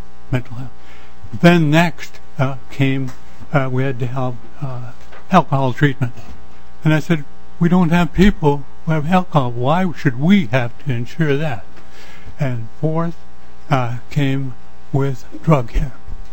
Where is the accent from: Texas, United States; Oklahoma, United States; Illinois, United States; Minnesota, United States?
Minnesota, United States; now in Brooklyn Park, United States; Born and raised in Minnesota. Went to school with the Red Lake Indians up there, you know, and then moved elsewhere.